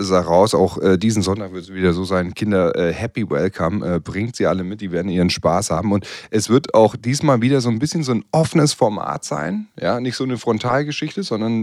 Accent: Bavaria, Germany; Ja, also als Franke werde ich nochmal gucken

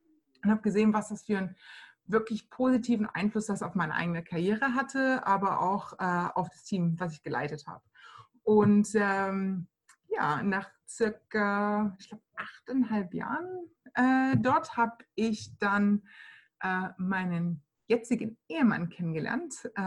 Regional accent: Saxony-Anhalt, Germany; Ich komme eigentlich aus der Nähe von Magdeburg.

